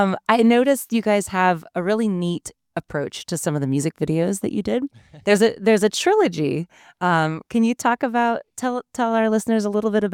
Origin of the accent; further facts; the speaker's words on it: United States; as an American, I don't know, as American, as a listener